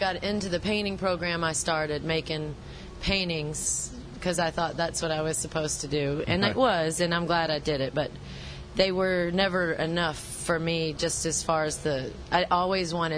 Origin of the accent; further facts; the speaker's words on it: Louisiana, United States; Well, I came from born and raised in Louisiana. I lived there and graduated from